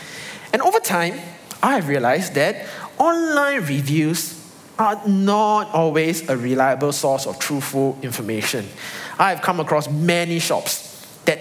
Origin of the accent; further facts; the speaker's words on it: Singapore; I simply cannot escape my upbringing and training as a Singaporean.